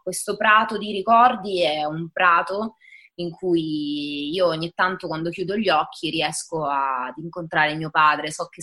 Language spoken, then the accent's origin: Italian; Basilicata, Italy; sento veramente il calore del mio paese, sono felicissima di questa cosa. E poi amo la Basilicata, che è una terra magica, bellissima, selvaggia